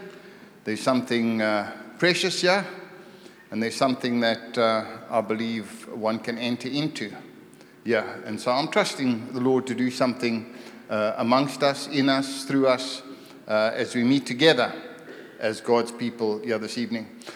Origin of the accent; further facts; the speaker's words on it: South Africa; accent: South African; who, about by the last session, understood my South African accent.